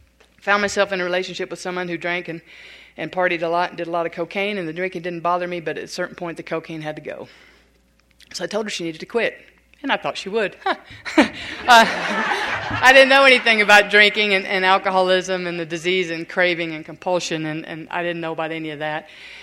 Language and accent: English; Southern US, United States; accent: Southern; My accent was so thick, people didn't even know what I was saying, you know, and they, oh God, they made fun of me. It was pitiful, just pitiful, and hurt my feelings, you know, I mean, really hurt my feelings, because the whole Southern hospitality thing